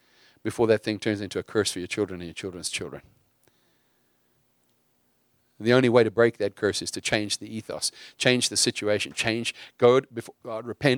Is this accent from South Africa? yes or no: yes; South Africa; I grew up in South Africa. Some of you guys know this. In the South Africa that I grew up